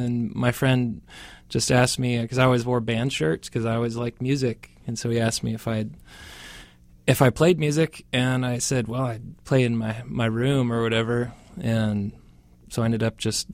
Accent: Vancouver, Washington, United States; also born or lived in Virginia / California / South Carolina / North Carolina; I was born in Virginia. I grew up a lot just throughout, I grew up all around the United States. So it was California, South Carolina, North Carolina, Alaska, Oregon. I spent most of the formative years in Vancouver, Washington.

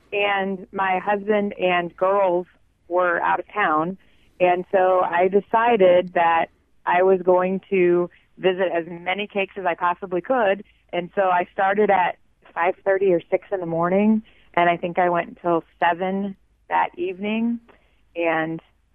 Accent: Carlisle, Illinois, United States; No, I am. I grew up in Carlisle.

